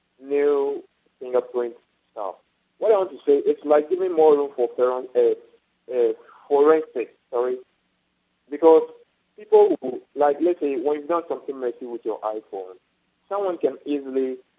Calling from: Ho, Volta, Ghana; I'm calling from Ghana.

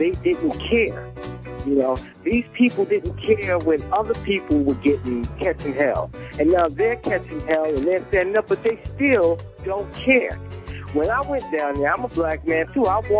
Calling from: Brooklyn, New York, United States; I'm in Brooklyn.

